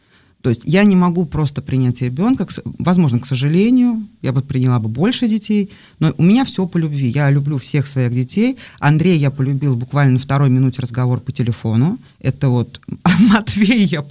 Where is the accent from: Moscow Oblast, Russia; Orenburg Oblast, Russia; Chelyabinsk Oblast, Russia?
Moscow Oblast, Russia; Moscow; мы из Москвы, там, из Подмосковья